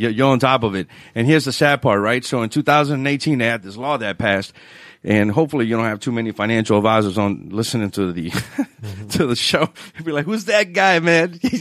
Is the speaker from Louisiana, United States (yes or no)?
yes; New Orleans, Louisiana, United States; So I'm originally from New Orleans. This is where the accent comes from.